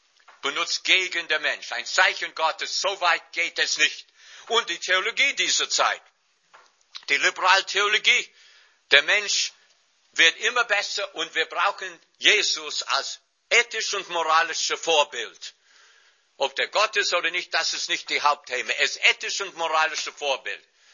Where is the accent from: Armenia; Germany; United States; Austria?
United States; New York City, New York; German is a second language; Ich komme aus New York.